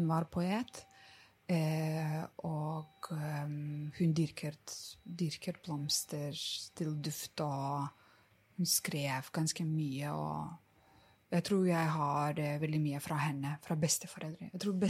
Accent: Lithuania; Norwegian is a second language; now in Norway; jeg er fra Litauen. Jeg er litauisk. Jeg har truffet mannen min i Litauen.

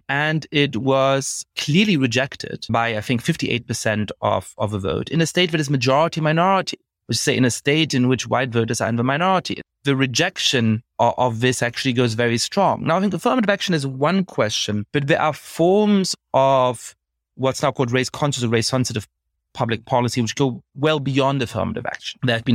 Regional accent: Germany; When I was growing up in Germany

